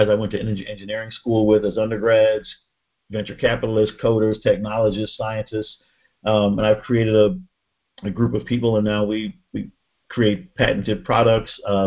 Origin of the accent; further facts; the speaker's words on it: Philadelphia, Pennsylvania, United States; I'm a black man in America. I grew up in Philly. I never lived in a safe space.